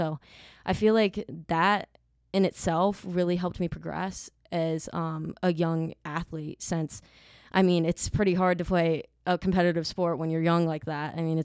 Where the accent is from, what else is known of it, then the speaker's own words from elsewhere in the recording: Fairhope, Alabama, United States; I am from Fairhope, Alabama. It is 45 minutes from Mobile, right across the bay.